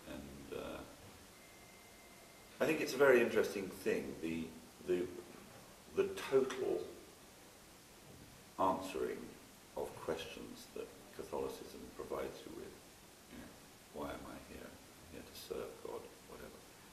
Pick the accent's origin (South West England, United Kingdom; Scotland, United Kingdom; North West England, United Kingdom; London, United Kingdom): London, United Kingdom; Hampstead; born there; I was born in Hampstead, in London, in 1950.